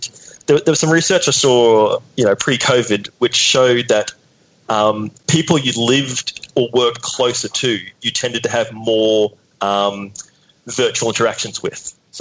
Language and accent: English; Queensland, Australia; I grew up in North Queensland.